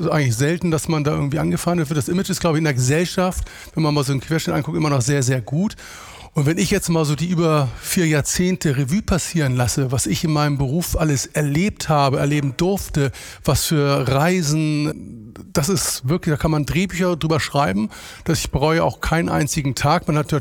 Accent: Lüneburg, Lower Saxony, Germany; ich komme aus dem Speckgürtel Hamburgs, aus Lüneburg

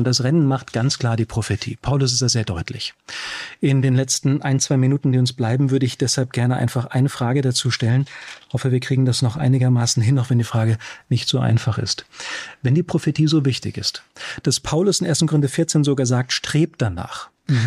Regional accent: Germany; Zivildienst in Deutschland, wo ich herkomme

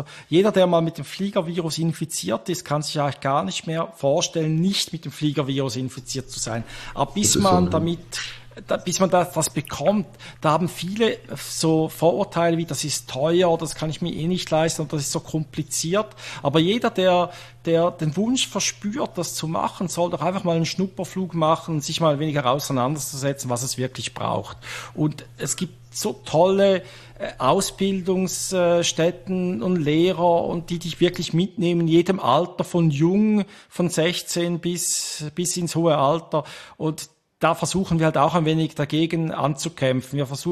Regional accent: Switzerland; accent: Swiss German; vielleicht schlägt einfach mein persönlicher Dialekt ein wenig zu fest, Schweizerisch, durch

